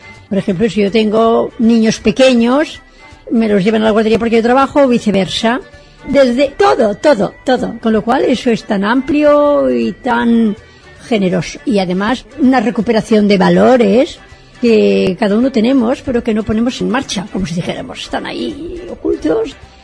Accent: Barcelona, Catalonia, Spain; Me considero catalana, he vivido siempre en Barcelona.

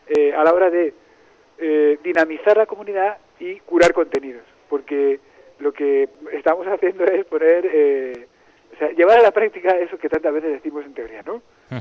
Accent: Spain; Entonces somos 20 docentes españoles.

